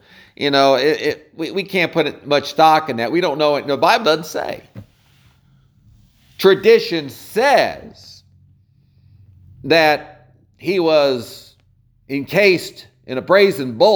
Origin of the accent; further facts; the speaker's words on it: Maryland, United States; born there; I was born on Andrews Air Force Base outside of Washington.